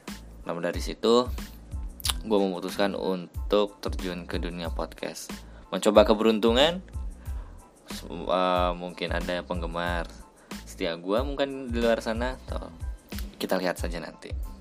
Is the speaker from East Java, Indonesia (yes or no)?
no; Cianjur, West Java, Indonesia; now in Jakarta, Indonesia; Saya berasal dari kota Cianjur, namun sekitar 5 atau 6 tahunan yang lalu saya sudah menginjakan di daerah kota Jakarta ini.